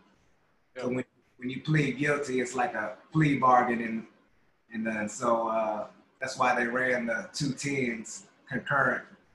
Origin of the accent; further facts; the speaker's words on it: Fort Worth, Texas, United States; And I grew up in Fort Worth, Texas, and Fort Worth is known for its gang activity. And at a young age, you know, I grew up in a predominantly Crip neighborhood.